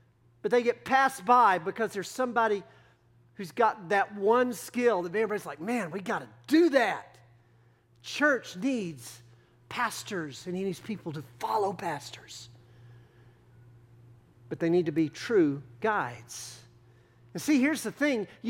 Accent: Texas, United States; accent: Texas; Okay, I realize my Texas accent kind of confuses those consonants.

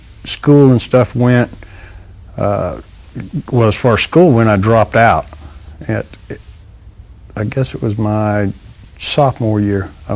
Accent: Lubbock, Texas, United States; also born or lived in Oklahoma; I was born in Oklahoma and came here as quick as I could. We moved to Lubbock in 68.

